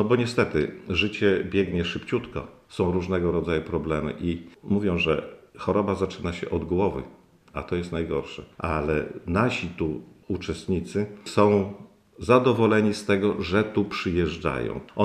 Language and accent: Polish; Supraśl, Podlaskie Voivodeship, Poland; Ja jestem supraślaninem. Urodziłem się tu w Suprasiu, tu mieszkam, no tu wróciłem po wielu latach.